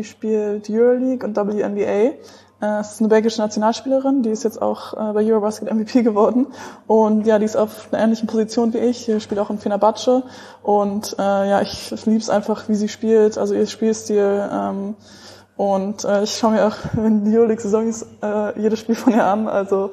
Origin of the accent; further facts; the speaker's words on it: Osnabrück, Lower Saxony, Germany; Ich komme aus Osnabrück und ich spiele auch hier in Osnabrück bei der ersten Liga, bei den Giro Life Panthers